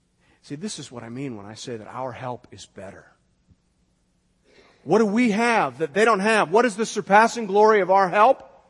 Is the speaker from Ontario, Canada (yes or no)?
yes; Kettleby, Ontario, Canada; It made Kettleby, the town I grew up in King Township, seem like a metropolis.